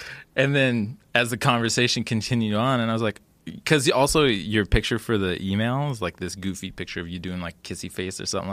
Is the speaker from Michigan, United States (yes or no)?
no; Olympia, Washington, United States; At the time, I was working in a restaurant, actually in my hometown of Olympia.